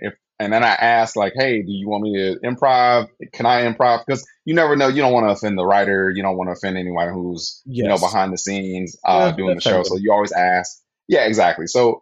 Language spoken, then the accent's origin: English; Flint, Michigan, United States; I grew up in Flint, Michigan, obviously, you know, transcended past that, educated, all this shit, but I still have that inside me.